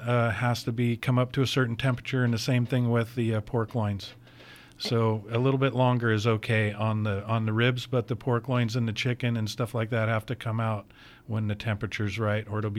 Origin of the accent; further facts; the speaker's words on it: Calistoga, California, United States; That's my hometown, local. The local … came from me being the local guy, born and raised right in Calistoga, fifth generation there in the town.